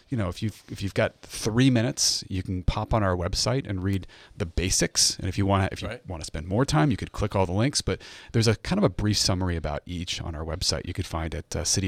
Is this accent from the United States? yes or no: yes; Maine, United States; I grew up in Maine, so Boston was the largest, the closest large city.